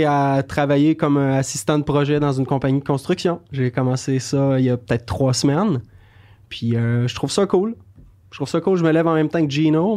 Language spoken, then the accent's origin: French; Quebec, Canada; j'ai grandi en Beauce, puis en arrière de chez mes parents, c'est un grand terrain, ensuite une clôture, puis un champ dans des vallées avec des chevaux.